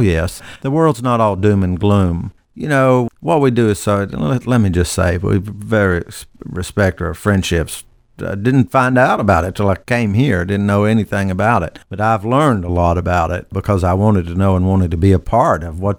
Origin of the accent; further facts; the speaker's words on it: North Carolina, United States; also born or lived in Mobile, United States; now in Lake Charles, United States; I'm from Western North Carolina. My last appointment was in Mobile, Alabama.